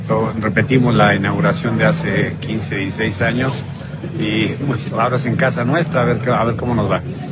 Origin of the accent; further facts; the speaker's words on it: Mexico; me ha tocado como mexicano darle la vuelta al mundo